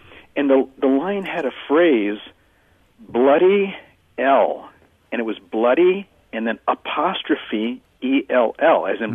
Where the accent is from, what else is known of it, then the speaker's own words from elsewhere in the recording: Arizona, United States; Because I was living in the desert. There's no snow and there's no kings, no king of Arizona, you know.